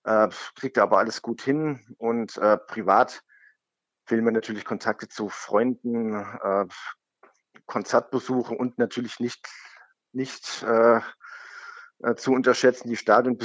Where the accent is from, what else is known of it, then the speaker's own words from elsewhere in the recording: Emmerich am Niederrhein, North Rhine-Westphalia, Germany; Bin dann auch ein paar Jahre als Kind in der Heimatstadt vom Rainer Bonhof in Emmerich am Niederrhein aufgewachsen.